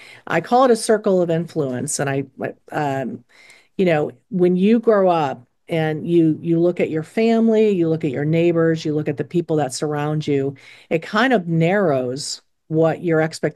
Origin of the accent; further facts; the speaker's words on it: Pittsfield, United States; I grew up in Pittsfield. I was a Joey.